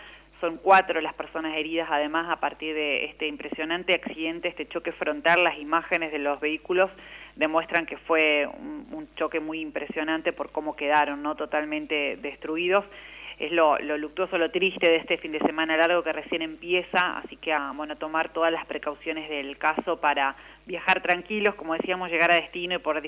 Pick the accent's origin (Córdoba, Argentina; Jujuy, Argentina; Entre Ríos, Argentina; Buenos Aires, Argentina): Entre Ríos, Argentina; Federal; born there; Yo soy de Federal, sí. Soy nacida en Federal, en Entre Ríos.